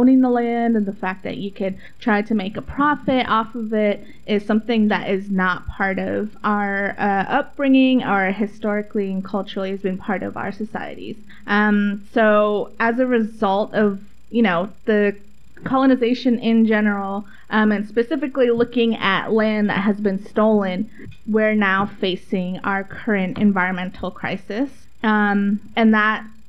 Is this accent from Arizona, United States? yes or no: yes; Flagstaff, Arizona, United States; also born or lived in Black River Falls, Wisconsin; now in Portland, United States; I'm from, in English you call it Flagstaff in Arizona. I'm also from Black River Falls, Wisconsin. And I am a Ho-Chunk, Diné, or Navajo, and Standing Rock person.